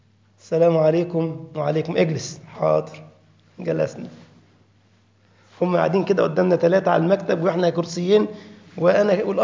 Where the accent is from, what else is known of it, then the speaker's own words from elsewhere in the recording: Giza Governorate, Egypt; أصل أنا من الجيزة يعني، محافظة اسمها الجيزة.